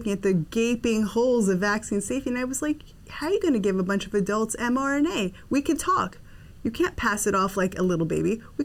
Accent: United States; born there; I was born in the States, and I think I got a lot of the beauty of being an American

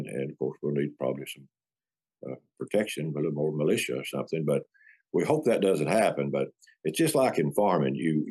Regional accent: Tennessee, United States; I'm an American second, but I'm a Tennessean first.

